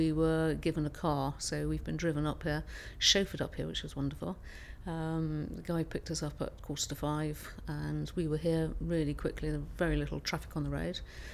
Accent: South West England, United Kingdom; So I was born and bred in Dorset, and obviously came to London because you have to come to London, but was very happy to return to Dorset as quickly as possible on retirement.

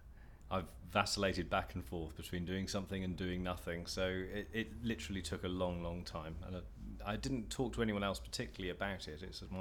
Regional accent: Isle of Wight, South East England, United Kingdom; also born or lived in Stevenage / London / Berkshire / Hungary; I was born in Stevenage in Hertfordshire. I grew up on the Isle of Wight, moved to London, and then left London for Berkshire, following which I've travelled all over the world, spent years living outside in Hungary, South Africa, Hong Kong, China, Japan, and America

